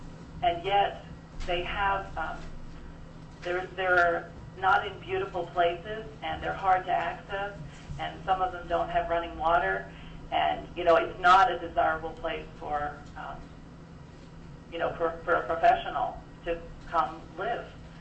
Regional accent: Kodiak, Alaska, United States; And I am from Kodiak

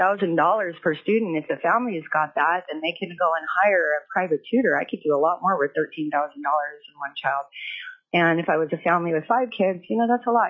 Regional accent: Juneau, Alaska, United States; also born or lived in Nome; now in Wasilla, United States; I am currently here in Wasilla, living in Wasilla. I was raised in Juneau, and I too was born in Nome.

